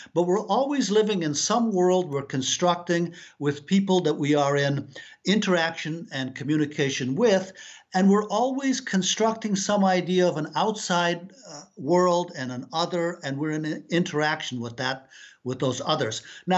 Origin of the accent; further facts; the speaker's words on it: Afghanistan; Yes, I'm from Afghanistan. And, you know, I'm from Afghanistan, but I have a particular perch on that fact, because my mother was the first American woman to marry an Afghan and live in Afghanistan